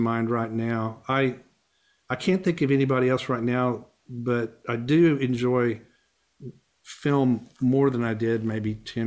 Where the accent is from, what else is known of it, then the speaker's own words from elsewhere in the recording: Midland, Texas, United States; I grew up out in Midland, Texas